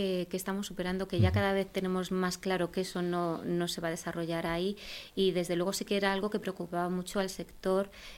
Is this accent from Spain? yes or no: yes; Belmonte, Spain; porque yo ante todo me siento belmonteña, ya a mí me duele mi pueblo.